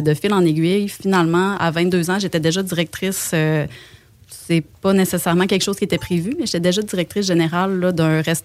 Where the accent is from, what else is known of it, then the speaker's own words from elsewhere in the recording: Rimouski, Quebec, Canada; now in Quebec City, Canada; Moi, premièrement, je viens de Rimouski. Ensuite de ça, je voulais vraiment m'en venir à Québec.